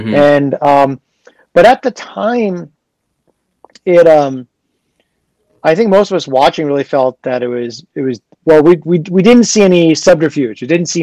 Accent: New York, United States; I mean, I grew up in New York.

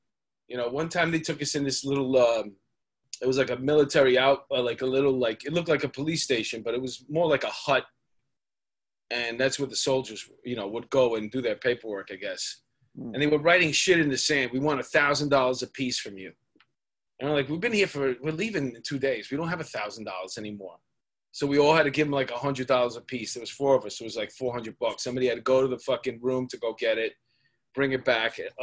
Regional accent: Astoria, New York, United States; I grew up in Astoria, so we got into a couple of fist fights over there

